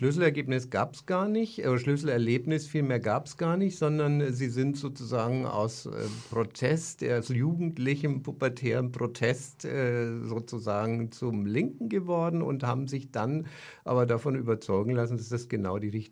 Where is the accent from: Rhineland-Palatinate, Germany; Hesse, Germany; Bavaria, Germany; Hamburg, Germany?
Bavaria, Germany; Für mich als jemand, der ein bisschen jünger ist und im Norden Bayerns, also in Franken aufgewachsen ist